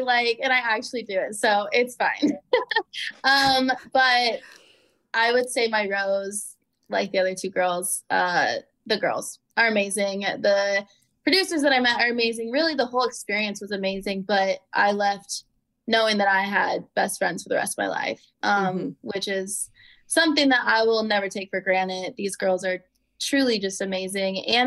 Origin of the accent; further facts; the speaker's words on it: Iowa, United States; I'm from Iowa. I'm a little country.